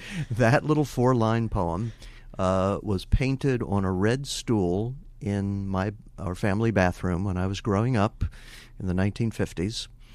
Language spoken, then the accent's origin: English; Maryland, United States; born or raised there